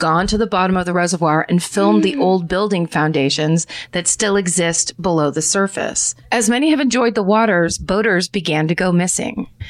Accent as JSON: {"language": "English", "region": "New Jersey", "country": "United States", "tie": "born or raised there", "said": "a similar underwater ghost town near my hometown that is also referred to as New Jersey's Bermuda Triangle."}